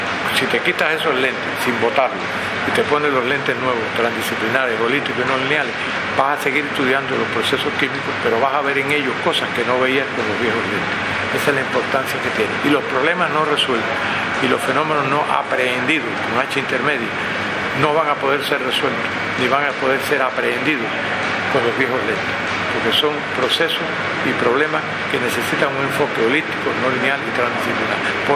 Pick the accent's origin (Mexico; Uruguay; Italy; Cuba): Cuba; Yo introduje en mi país, Cuba, este campo del saber